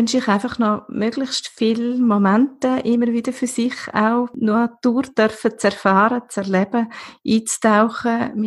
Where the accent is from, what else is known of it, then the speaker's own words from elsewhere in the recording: Switzerland; wo ja bei uns in der Schweiz auf keinen Fall möglich wäre.